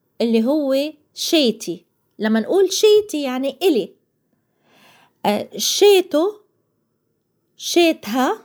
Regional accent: Jaffa, Palestine; accent: Jaffa Palestinian; اليوم حابة أحكي عن لهجتنا الفلسطينية اليافاوية

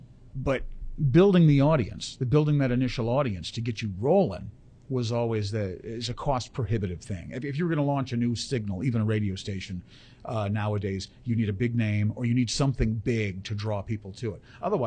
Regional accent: the South, United States; I grew up in the South. I grew up watching Hee Haw.

